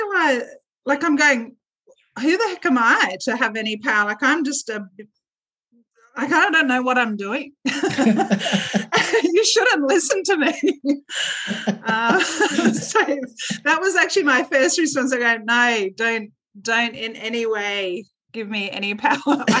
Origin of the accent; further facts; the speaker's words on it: Australia; I think partly that's being an Australian